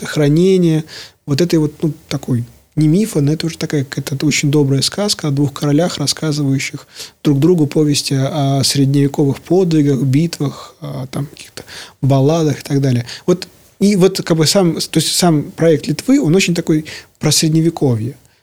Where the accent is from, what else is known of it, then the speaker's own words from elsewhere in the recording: Belarus; мы белорусы